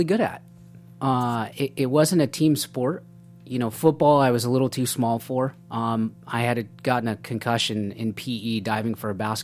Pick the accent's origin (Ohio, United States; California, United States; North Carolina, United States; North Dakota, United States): California, United States; Buena Park; also born or lived in Laguna Beach / Newport Beach; I grew up part-time in Buena Park with my dad and stepmom, and part-time in Laguna Beach, Newport Beach, with my mom and stepdad.